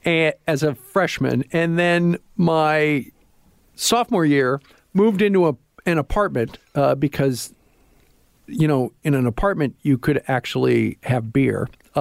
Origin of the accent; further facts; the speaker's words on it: Iowa, United States; Didn't really like that, even though I'm from Iowa, because the station was owned by Iowa State University